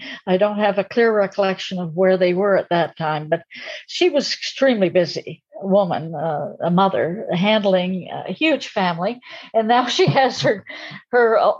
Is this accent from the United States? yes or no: no; Canada; born there; I was born in Campex, a Canadian citizen by birth